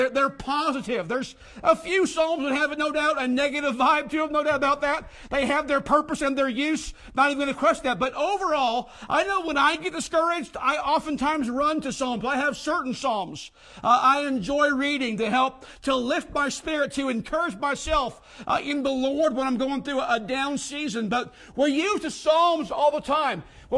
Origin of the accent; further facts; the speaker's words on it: Indiana, United States; also born or lived in Ohio; that was what my life was about in the morning as a young man growing up in Indiana and Ohio.